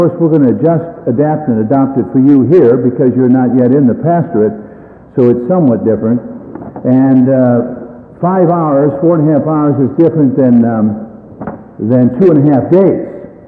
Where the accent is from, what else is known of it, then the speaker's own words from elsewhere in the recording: Pittsburgh, Pennsylvania, United States; also born or lived in New York / Chicago; being a Midwestern, I was raised in Pittsburgh and lived in New York and Chicago